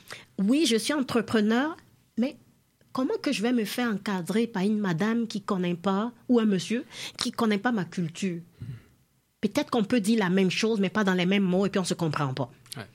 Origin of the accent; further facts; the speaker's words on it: Benin; je suis originaire du Bénin, puis j'ai 8 sœurs, j'ai 2 frères